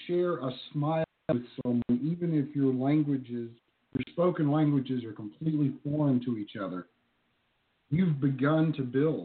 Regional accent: the South, United States; I say up here because I was raised in the South, and I was raised with a certain set of behaviors that a gentleman performed.

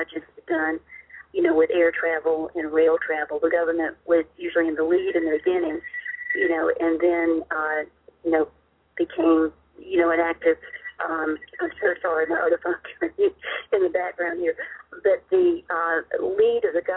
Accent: Georgia, United States; also born or lived in California / New Jersey; Well, I'm originally from Georgia, and I'm a dependent, military dependent.

